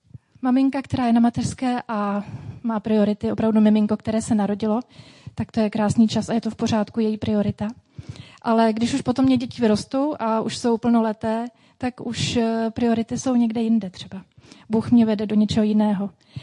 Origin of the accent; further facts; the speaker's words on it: Ostrava, Moravian-Silesian Region, Czechia; Mockrát jsem to zažila ještě jako dítě v Ostravě.